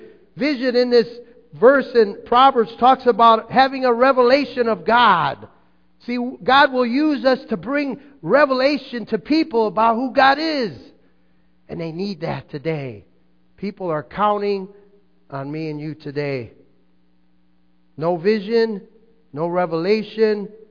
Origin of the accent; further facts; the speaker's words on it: Calabria, Italy; I said, you know, we're from Calabria. We're Calabrese, right?